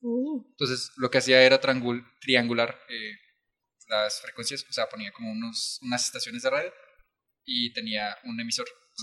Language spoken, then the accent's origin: Spanish; Chihuahua, Mexico; also born or lived in Jalisco; Yo nací en Jalisco. ¿Sí? Y a los pocos meses me mudé a Chihuahua, Chihuahua capital.